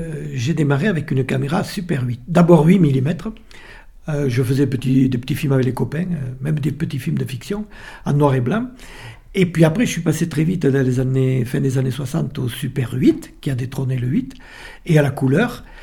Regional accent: Barriac, Occitanie, France; also born or lived in Rodez; je suis originaire de Barriac, tout en étant né à Rodez.

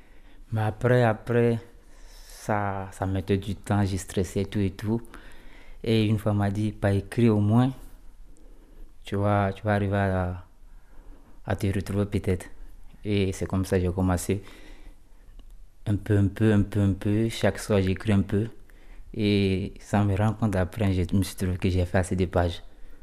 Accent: Côte d’Ivoire; Je viens de la Côte d'Ivoire, c'est en Afrique de l'Ouest.

